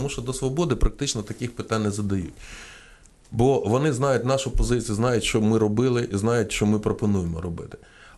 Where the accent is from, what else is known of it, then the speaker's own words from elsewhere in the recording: Kyiv, Ukraine; Бо я киянин, я хочу в цьому місті жити.